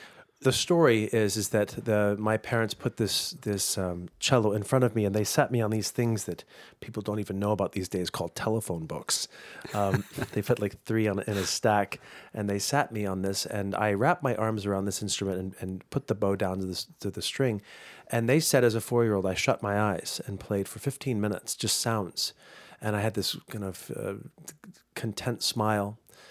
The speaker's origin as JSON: {"language": "English", "town": "Washington", "region": "District of Columbia", "country": "United States", "tie": "born or raised there", "said": "We grew up in the Washington, D.C. area where the arts were kind of given to us on a silver platter."}